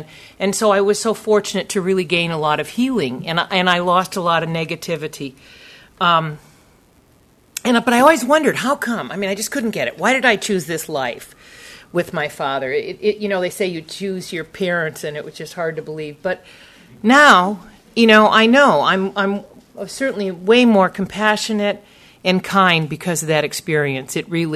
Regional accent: Madison, Wisconsin, United States; moved away as an adult; now in San Diego, United States; So 30 years ago, I moved to San Diego from Madison, Wisconsin, to follow a dream of starting a landscaping business.

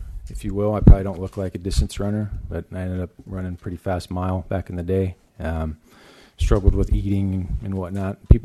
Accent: Kalamazoo, Michigan, United States; born there; So I was born in Kalamazoo, Michigan.

